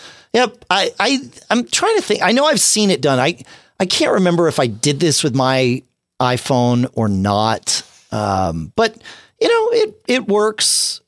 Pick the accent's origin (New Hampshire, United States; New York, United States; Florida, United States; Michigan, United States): New Hampshire, United States; Durham; from Durham, New Hampshire.